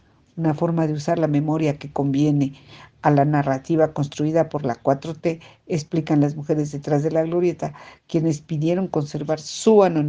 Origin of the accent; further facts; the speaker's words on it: Mexico; Somos mujeres de México, diversas, que tenemos familiares desaparecidos